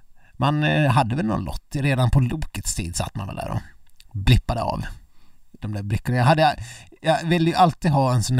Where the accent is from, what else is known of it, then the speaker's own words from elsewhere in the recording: Dalarna County, Sweden; jag är från Ludvika kommun, va?